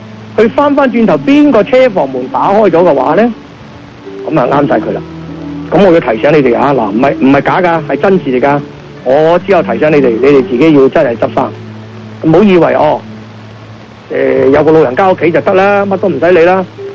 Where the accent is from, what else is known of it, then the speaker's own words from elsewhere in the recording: Guangdong, China; 唔係我哋廣東人，唔係我哋中國人